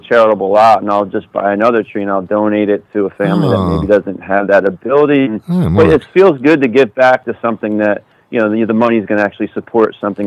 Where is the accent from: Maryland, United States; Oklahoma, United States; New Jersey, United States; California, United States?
New Jersey, United States; Well, you know, back home, I'm from New Jersey.